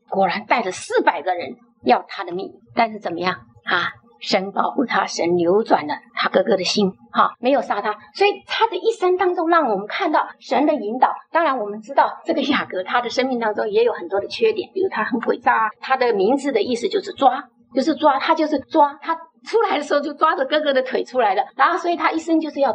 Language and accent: Chinese; China; 他们跟我们中国人很像哈，就是我们中国人很注重这个长子